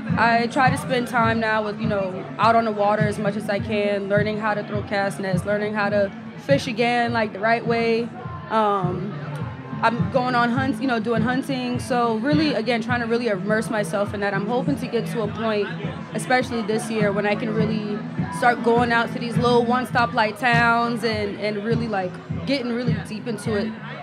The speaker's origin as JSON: {"language": "English", "town": "Charleston", "region": "South Carolina", "country": "United States", "said": "I'm from Charleston, so we talk to anybody pretty much."}